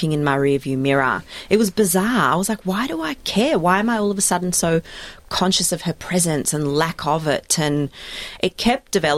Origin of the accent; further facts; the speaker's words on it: Melbourne, Victoria, Australia; I grew up in Melbourne, had a really stock standard, happy childhood, went to a Jewish day school, a pretty religious one at that. Absolutely loved it. Grew up with two sisters. My parents moved to Australia in 1976